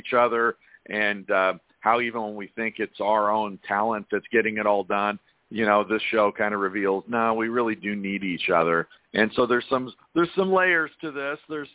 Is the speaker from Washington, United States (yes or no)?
yes; Washington, United States; as a kid growing up in the Seattle area, I just loved radio.